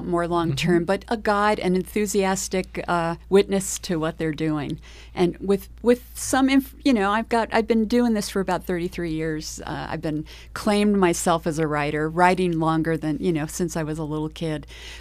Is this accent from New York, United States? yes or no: yes; Eastchester, New York, United States; I know. So Eastchester was my library, Eastchester, New York.